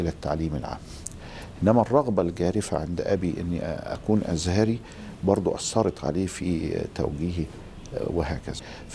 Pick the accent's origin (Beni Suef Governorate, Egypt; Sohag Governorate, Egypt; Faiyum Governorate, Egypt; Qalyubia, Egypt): Beni Suef Governorate, Egypt; Beni Suef; born there; يعني قبل قيام ثورة يوليو بحوالي 4 شهور. وولدت في مدينة بني سويف على بعد 120 كيلو جنوب القاهرة، يعني هي تعد من أوائل أو من محافظات الصعيد.